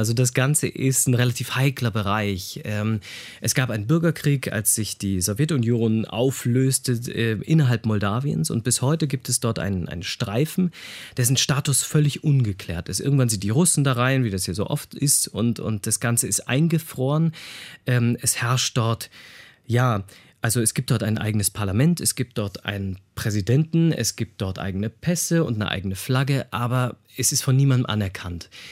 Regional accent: Osnabrück, Lower Saxony, Germany; in einem kleinen Dorf in der Nähe von Osnabrück, das ist meine Heimatstadt

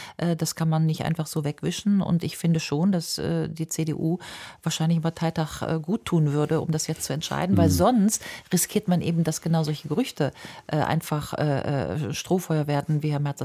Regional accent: Rhineland, Germany; Ich komme selber aus dem Rheinland.

